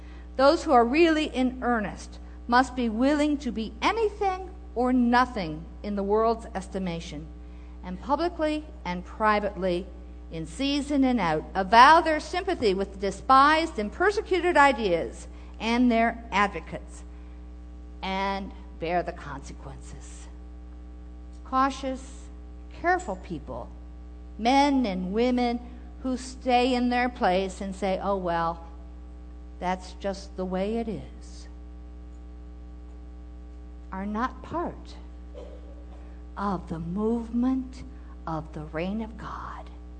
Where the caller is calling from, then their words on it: Rochester, New York, United States; I come to you from Rochester, New York, which is also the home of Susan B. Anthony.